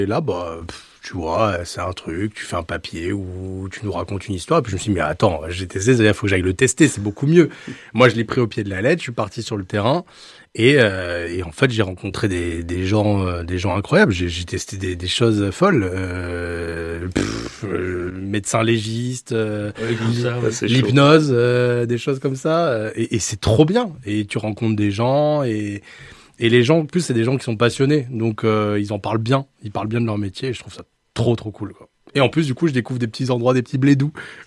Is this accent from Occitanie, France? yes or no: no; Paris, Île-de-France, France; born there; now in Poitou, France; je suis né à Paris, j'ai fait mes études. Mon père était travaillé à l'université Paris 13. Il a été muté à Paul Sabatier à Toulouse, donc j'ai suivi. On a habité dans le Gers parce que Toulouse c'était très cher et très compliqué.